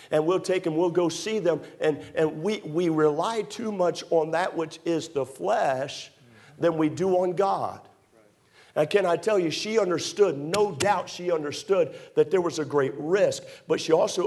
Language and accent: English; Maryland, United States; I was raised in Maryland. She was raised in Florida. That's about a 26-hour drive or so.